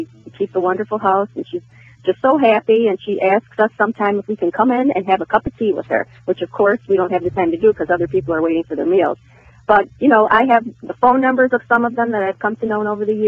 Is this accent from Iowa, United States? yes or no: no; Buffalo, New York, United States; I'm from North Buffalo.